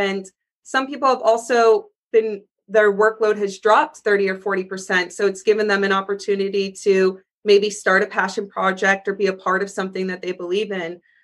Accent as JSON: {"language": "English", "region": "Michigan", "country": "United States", "said": "I've lived in LA and as I said, I'm from Michigan, North Carolina, and I would love to just be able to support my community there"}